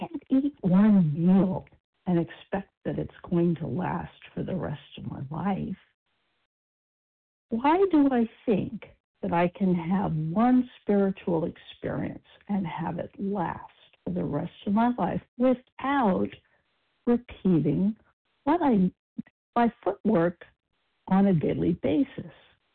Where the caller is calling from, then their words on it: Oregon, United States; Hi, good morning. … from Oregon.